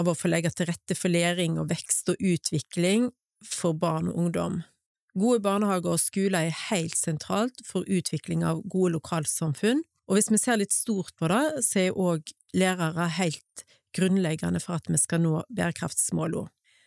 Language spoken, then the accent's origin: Norwegian; Fitjar, Vestland, Norway; Ja, jeg Fitjarbu og vokser på et småbruk på Tuftaland I lag med tre eldre søsken. Jeg fortsatt Fitjarbu